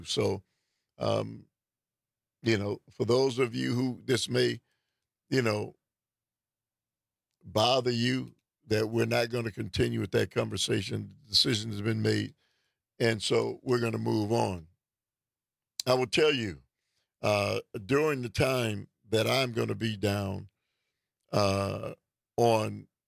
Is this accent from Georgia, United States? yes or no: no; Detroit, Michigan, United States; I'm from Detroit, but you've lived in Milwaukee a long time.